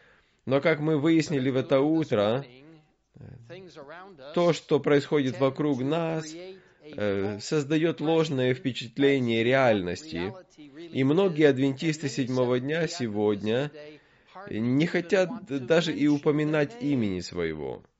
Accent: Cairo, Cairo Governorate, Egypt; Я вырос в Каире, в Египте, мне нравится Ближний Восток

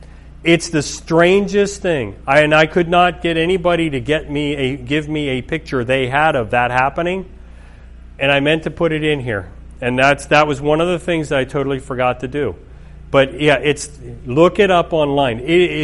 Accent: Maryland, United States; when I grew up in Maryland. I was in the heart of Seventh-day Adventist country, basically, I guess.

